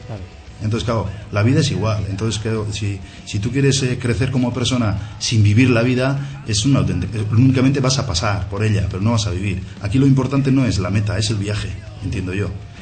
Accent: Iraeta, Basque Country, Spain; somos de Iraeta y somos duros de mollera y tenemos claro lo que queremos hacer

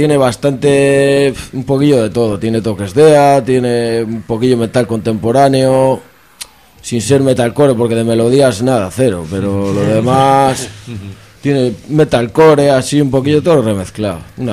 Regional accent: Durango, Basque Country, Spain; yo soy de Durango.

